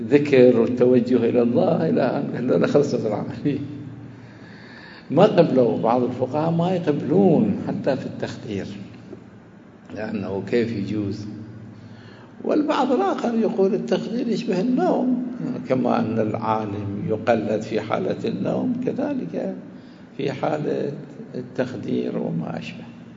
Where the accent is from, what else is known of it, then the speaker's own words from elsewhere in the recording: Najaf, Najaf Governorate, Iraq; كان عندنا في النجف الأشرف مرجع